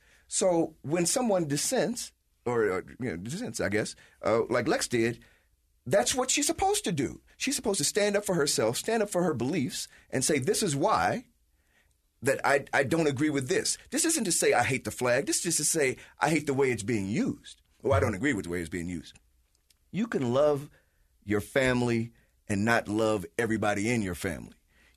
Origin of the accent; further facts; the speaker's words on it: United States; And I'm American. I don't fly a flag.